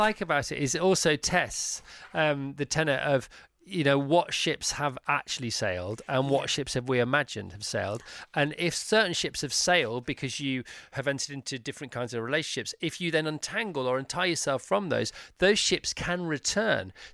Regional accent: Ireland; Hang on a minute, we're Irish. We are PR.

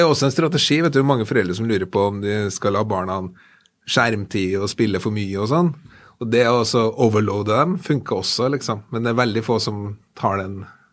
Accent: Trondheim, Trøndelag, Norway; jeg vokste opp I Trondheim da, så har jeg tre søsken, mindre søsken, to brødre og lille søster.

